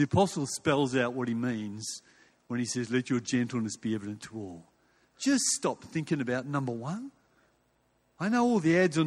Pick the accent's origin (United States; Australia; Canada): Australia; Perth, Western Australia; So I'm a country boy way back then. And growing up in Perth in the late 60s and the early 70s